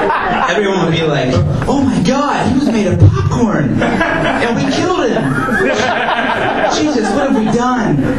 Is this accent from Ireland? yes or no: yes; Ireland; I'm also Irish, so I'm skinny, white, and red-haired.